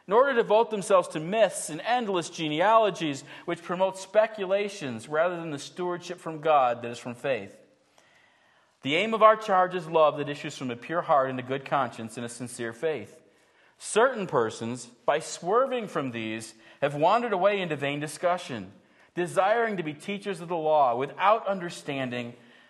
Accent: New York, United States; moved away; I grew up in New York State. I'm glad I left New York State.

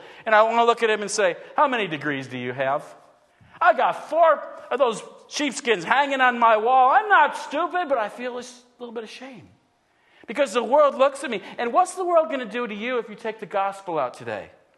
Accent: Buffalo, New York, United States; And I know, I grew up in Buffalo, so that's my team.

